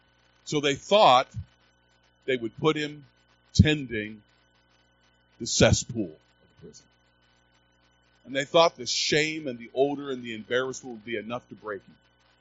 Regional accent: United States; I want to tell you today I'm thankful I'm an American.

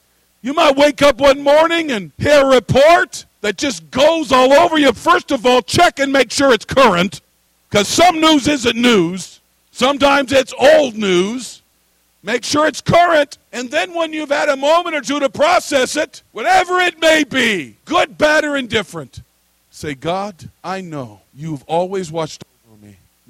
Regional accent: the West, United States; I'm from the American West. My family, cousins, in-laws, outlaws, were all hunters. And every fall into the winter of the year, they'd go hunt elk in the mountains of eastern Washington State, Idaho, Montana, and so on.

